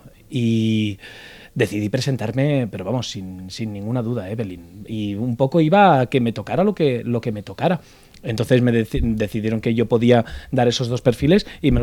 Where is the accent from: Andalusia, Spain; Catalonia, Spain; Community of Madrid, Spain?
Catalonia, Spain; Barcelona; Yo vengo de Barcelona. Okay. Yo soy de Barcelona.